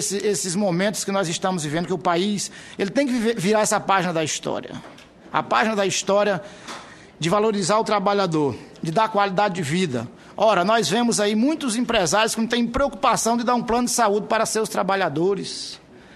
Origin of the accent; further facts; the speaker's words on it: Piauí, Brazil; Lá no meu interior do Piauí, por exemplo, eu sei que eles receberão os benefícios.